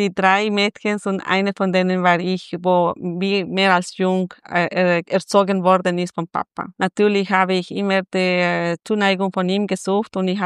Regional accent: La Paz, Bolivia; now in Austria; Also ich komme aus Bolivien, genau aus La Paz, auf 4000 Meter hoch. Ich bin schon fast 20 Jahre da in Österreich

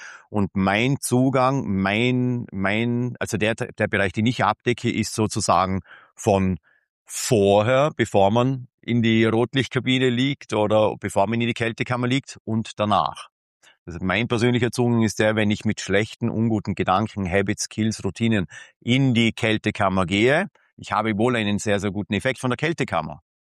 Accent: Tyrol, Austria; wo ich komme aus Tirol, gut, da wird ebenfalls Alkohol getrunken

